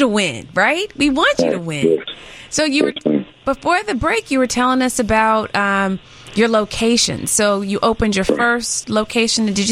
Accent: Durham, North Carolina, United States; now in Chicago, United States; Durham. I'm from Durham, North Carolina. Okay, come on. I live in Chicago, but I'm from Durham.

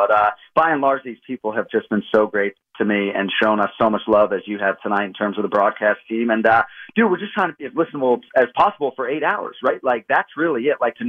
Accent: Boston, Massachusetts, United States; Like I say, man, I grew up in Boston. I'm not a martial artist.

